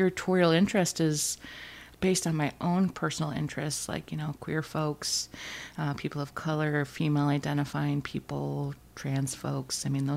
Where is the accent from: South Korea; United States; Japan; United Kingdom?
United States; Alaska; And, you know, I'm from Alaska, which is a really tough place.